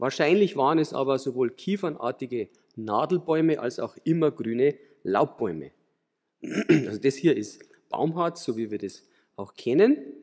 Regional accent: Tittmoning, Bavaria, Germany; Ich komme aus Tittmoning, das ist ein kleiner Ort im Chiemgau, also in der Nähe vom Chiemsee in Oberbayern.

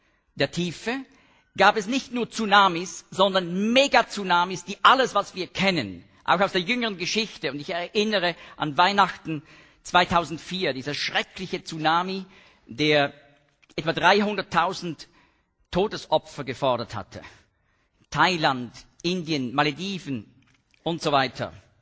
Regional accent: Switzerland; Das stellt auch alle Schweizer Berge in den Schatten, ja? Das sage ich als Schweizer.

